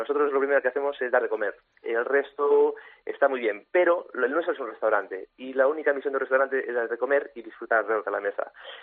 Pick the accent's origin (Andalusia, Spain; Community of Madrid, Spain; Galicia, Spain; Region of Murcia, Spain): Galicia, Spain; como buen gallego